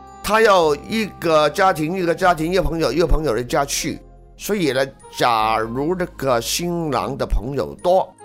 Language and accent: Chinese; China; 平常我们中国人我们结婚啊